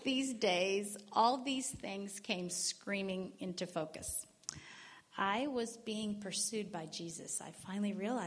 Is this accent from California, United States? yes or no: no; Texas, United States; I was raised in Texas. I had a very happy childhood from what I remember.